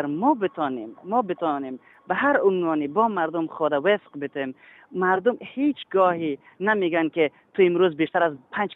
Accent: Afghanistan; now in Germany; من زمانی که از افغانستان آمدم در حدود 2.5 سال، تقریبا 1 سال که در مسیری راه بودم و بعدش هم 1.5 سال در آلمان،

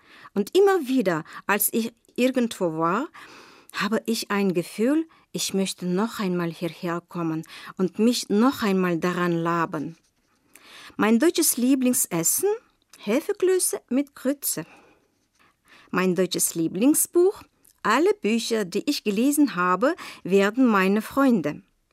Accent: Ufa, Bashkortostan, Russia; German is a second language; Ich komme aus Ufa, Baschkortostan, also aus Russland. Ich bin geboren 1959. Ich arbeite als Deutschlehrerin im Gymnasium 47 in Ufa auf dem Ural.

